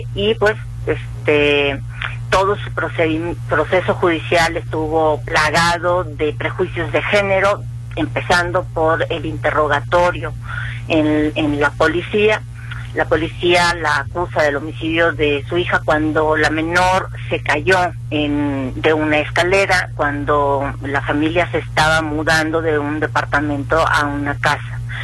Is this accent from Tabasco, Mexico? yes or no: no; Guadalajara, Jalisco, Mexico; Solo los quienes somos tapatíos, sino también quienes somos mexicanos.